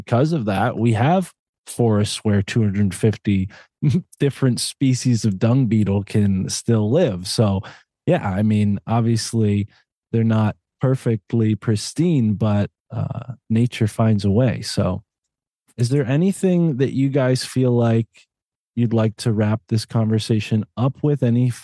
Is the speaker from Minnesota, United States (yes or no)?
no; Connecticut, United States; growing up on Long Island Sound in Connecticut